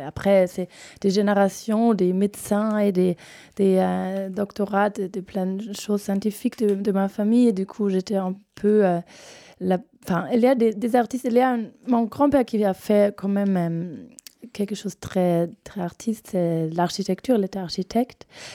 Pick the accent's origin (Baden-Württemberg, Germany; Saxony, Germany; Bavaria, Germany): Bavaria, Germany; Munich; French is a second language; now in Paris, France; Je suis bavaroise de Munich.